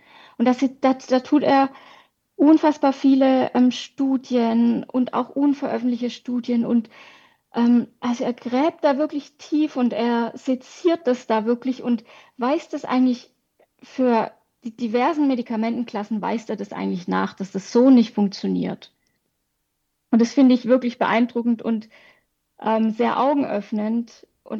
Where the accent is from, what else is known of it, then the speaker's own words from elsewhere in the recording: Baden-Württemberg, Germany; ich komme aus Baden-Württemberg